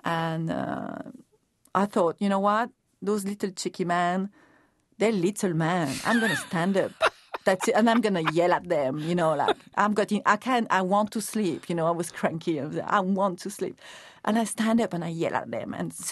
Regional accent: Switzerland; "I'm from Switzerland. … Do you understand me?"

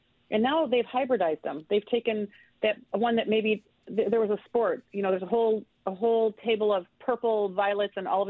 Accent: Midwest, United States; We're from the Midwest. We know what we look like after the Michigan and Wisconsin winter.

